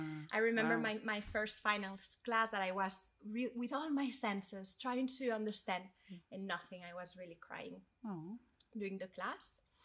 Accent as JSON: {"language": "English", "country": "Spain", "tie": "born or raised there", "second_language": "English", "moved": "yes", "said": "I grew up in Spain and I started working at 14, was working, studying"}